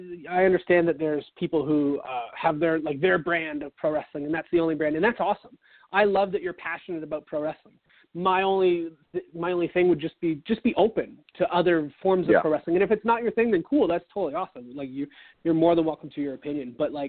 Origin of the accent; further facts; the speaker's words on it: Canada; there's a point of pride for me there, being Canadian myself